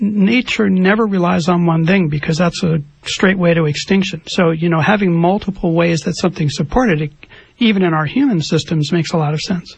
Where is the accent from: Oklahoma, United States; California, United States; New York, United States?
California, United States; San Francisco; I grew up in San Francisco, and my family and I used our next door neighbor's property as well as our own, and we grew 80% of everything we needed